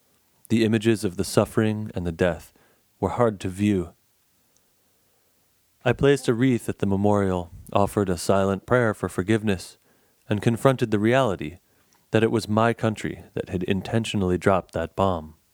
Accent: United States; As an American, I could not avoid responsibility.

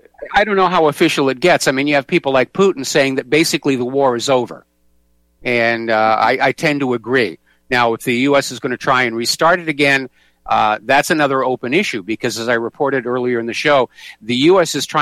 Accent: New Hampshire, United States; now in Hawaii, United States; I'm in Hawaii. I'm originally from New Hampshire.

